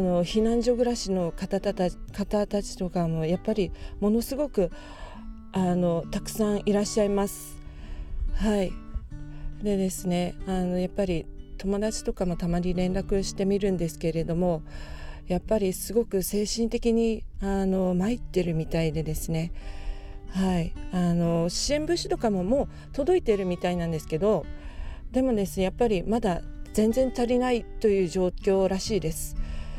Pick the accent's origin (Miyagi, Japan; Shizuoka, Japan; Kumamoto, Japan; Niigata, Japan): Kumamoto, Japan; 私の出身地はですね、九州の熊本というところでして